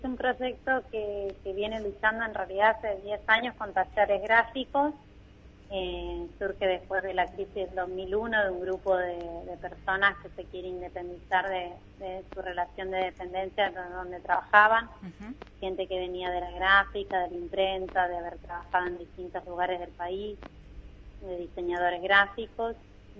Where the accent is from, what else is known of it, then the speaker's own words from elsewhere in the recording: La Pampa, Argentina; now in La Plata, Argentina; yo me crié en La Pampa, aunque vivo acá en La Plata.